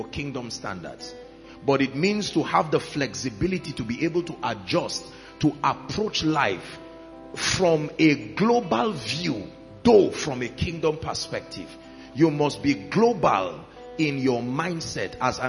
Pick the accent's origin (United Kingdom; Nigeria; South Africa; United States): Nigeria; Plateau; I come from Plateau State, for instance